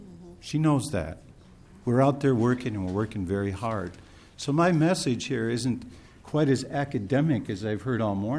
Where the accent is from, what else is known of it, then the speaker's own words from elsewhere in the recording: Lewiston, Minnesota, United States; I'm from Lewiston, Minnesota